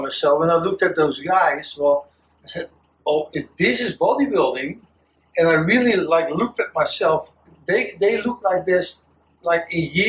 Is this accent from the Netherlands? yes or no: yes; Netherlands; In Holland.